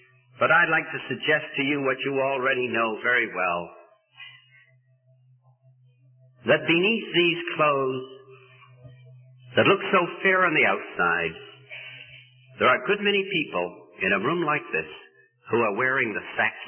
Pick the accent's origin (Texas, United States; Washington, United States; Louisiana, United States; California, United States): California, United States; I come from California, and the situation there is absolutely desperate.